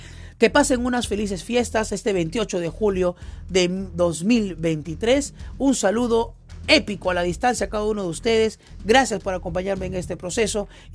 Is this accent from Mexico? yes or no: no; Peru; este canal está pensado en ver como peruanos nuestras fallas para mejorar.